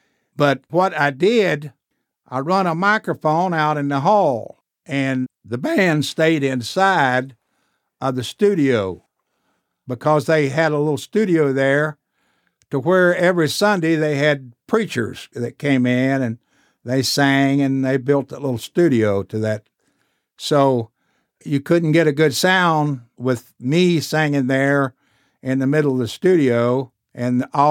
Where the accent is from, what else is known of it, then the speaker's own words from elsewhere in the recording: Turkey Creek, Kentucky, United States; born there; I was born in Knox County, 22333. The place that I was born is Turkey Creek. It wasn't, that's about, oh, I'd say 10 miles from Barberville.